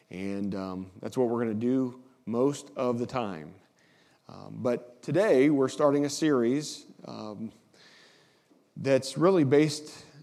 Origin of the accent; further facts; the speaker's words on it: Indiana, United States; So my little hometown in Indiana it's tiny, it's dinky